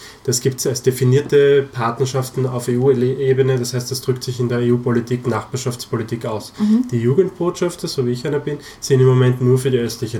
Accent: Styria, Austria; meine Heimatgemeinde zu tragen. Das ist in der Steiermark gewesen.

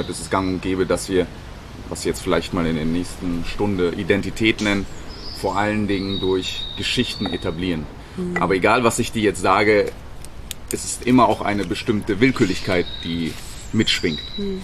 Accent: Munich, Bavaria, Germany; ich bin in München groß geworden, habe sehr viel Zeit verbracht in München, bin immer wieder auch mal nach Indien geflogen, habe dort Zeit verbracht, aber nicht besonders viel. Und es gab auch einen Zeitabschnitt zwischen 8 und 20, in dem ich gar nicht in Indien war.

